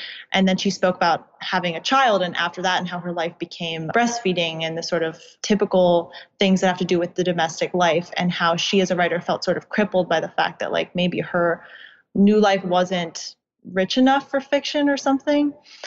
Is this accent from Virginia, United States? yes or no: yes; Virginia, United States; I did grow up in Virginia. I grew up in the suburbs of DC and I studied at the University of Virginia.